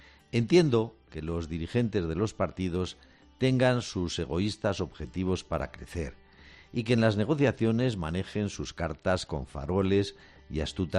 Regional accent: Aragon, Spain; Como dicen en mi tierra aragonesa, aprovechando que estamos en marzo el garbanzal ni nacido ni para sembrar.

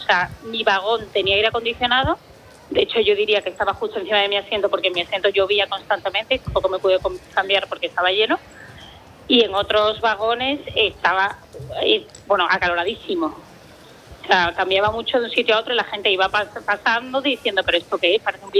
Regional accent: Seville, Andalusia, Spain; now in Madrid, Spain; yo soy de Sevilla, pero trabajo aquí en Madrid y muchos fines de semana me voy.

